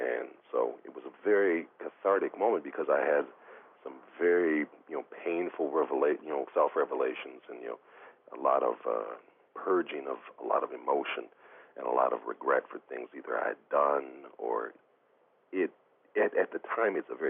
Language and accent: English; Minneapolis, Minnesota, United States; now in Green Valley, United States; I grew up in the Twin Cities, Minneapolis and St. Paul, but presently I'm living in Green Valley, Arizona.